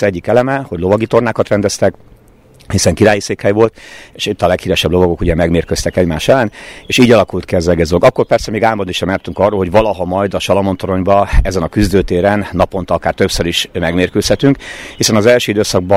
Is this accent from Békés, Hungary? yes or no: no; Visegrád, Pest, Hungary; itt nőttünk föl Visegrádon. Ez egy fantasztikus gyerekkori helyszín volt.